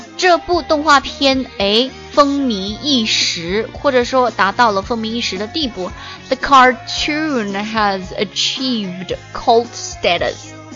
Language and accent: Chinese; China; 我觉得真的是作为一个中国人我超骄傲的，我们中国就是一个家长制的一个社会